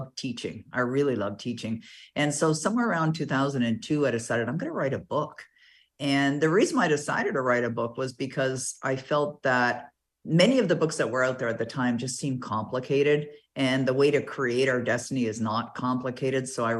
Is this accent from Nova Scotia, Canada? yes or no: no; Toronto, Ontario, Canada; I was born and raised in Toronto